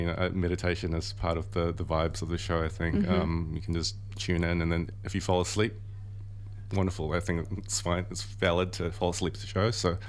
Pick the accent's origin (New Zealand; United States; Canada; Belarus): New Zealand; throughout my growing up in New Zealand.